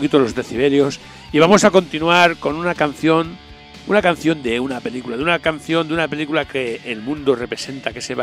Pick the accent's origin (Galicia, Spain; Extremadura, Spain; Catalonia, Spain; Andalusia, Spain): Catalonia, Spain; Barcelona; Llega Halloween, nos venimos los de Barcelona, nos venimos aquí a dar por culo.